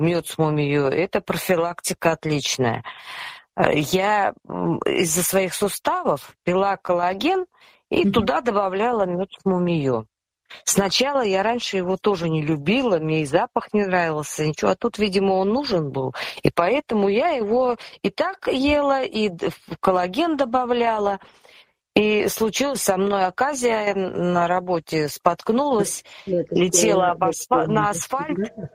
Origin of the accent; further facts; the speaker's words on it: Leningrad Oblast, Russia; я из Ленинградской области.